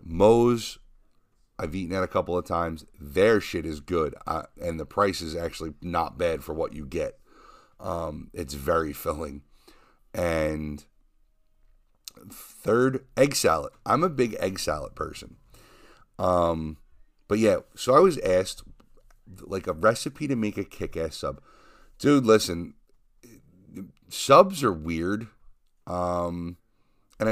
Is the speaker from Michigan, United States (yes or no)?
no; Leonardo, New Jersey, United States; this is from when I was a kid and I grew up in Leonardo.